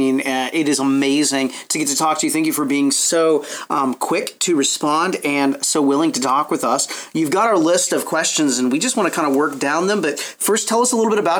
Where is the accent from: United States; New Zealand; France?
United States; Kansas; born there; So well, I was born in Kansas, but I'm on the Missouri side.